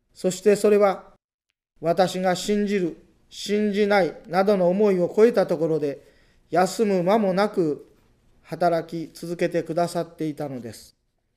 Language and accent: Japanese; Nagano, Japan; born there; 私は信州の寺に生まれ、学校も宗門の大学に進みました